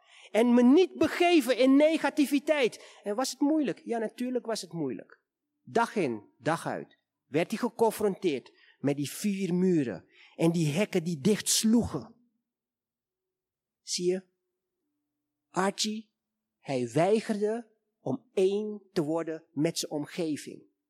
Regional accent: Suriname; ik kom uit Suriname. Maar we zijn in een multiculturele stad

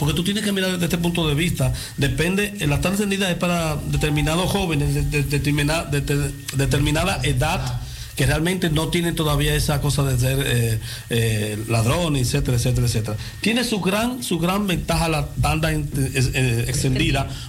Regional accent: Dominican Republic; enseñar, empaparle que somos dominicanos

